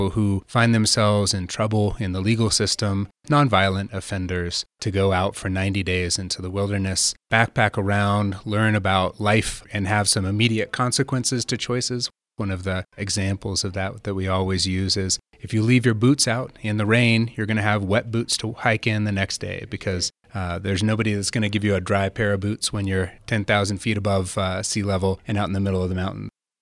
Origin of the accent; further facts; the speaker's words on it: Indianapolis, Indiana, United States; No, I'm from Indianapolis, Indiana. I moved out to the San Luis Valley 19 years ago by a series of fluke events and have been here ever since.